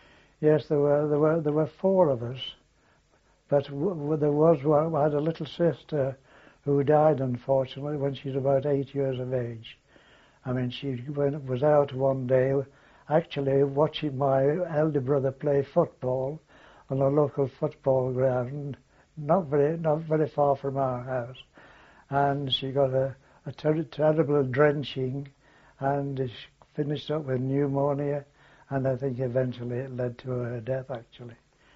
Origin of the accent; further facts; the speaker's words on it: Orrell, North West England, United Kingdom; born there; I was born on October 23rd, 1894, at a place about 3.5 miles from the centre of Wigan. And the place is Oral, and the place was Oral Gardens, which was a sort of an old Victorian walled garden.